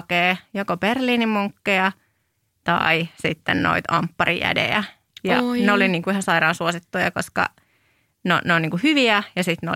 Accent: Lohja, Uusimaa, Finland; mä oon siis Lohjalta kotoisin

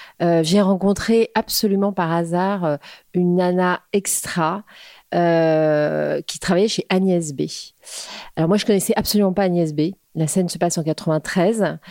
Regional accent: Créteil, Île-de-France, France; moved away as an adult; also born or lived in New York; j'ai grandi à Créteil déjà, en banlieue parisienne.

